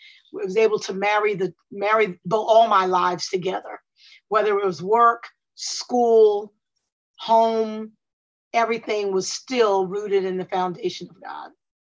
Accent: Willingboro, New Jersey, United States; And I was raised in Willingboro, New Jersey.

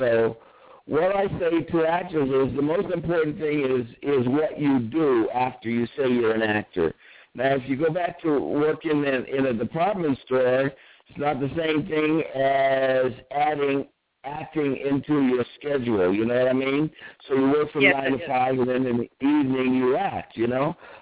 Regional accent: Oakland, California, United States; We're all from Oakland, and I went to high school

